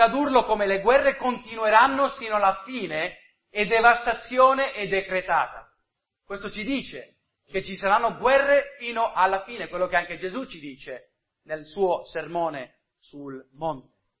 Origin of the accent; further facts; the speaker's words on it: United States; perché sono americano